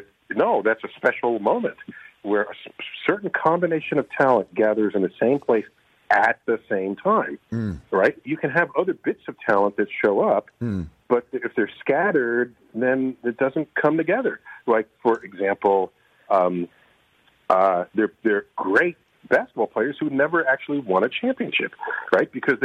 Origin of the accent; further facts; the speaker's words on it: New York City, New York, United States; I have a quick story to tell you about the Yankees, because I'm born and raised in the Bronx.